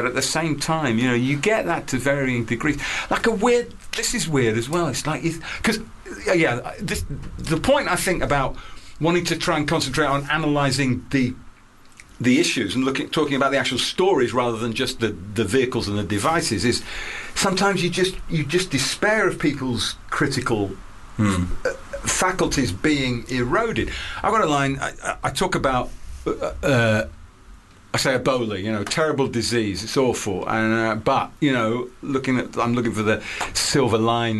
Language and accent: English; England, United Kingdom; as an Englishman, this horrendous massacre has forced me, as an Englishman, to have sympathy